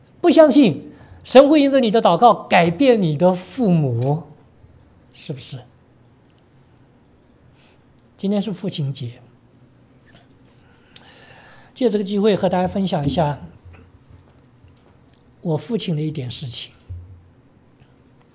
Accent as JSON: {"language": "Chinese", "region": "Heilongjiang", "country": "China", "tie": "born there", "also_born_or_lived": "Liaoning / Beijing / Shanghai / Anhui", "said": "我生在东北的黑龙江，然后我们去过辽宁，辽宁有鞍山，我们去过北京，北京有首钢，我们又回到过上海，上海有上钢，最后到了安徽一个叫马鞍山的地方，那个地方有马钢。"}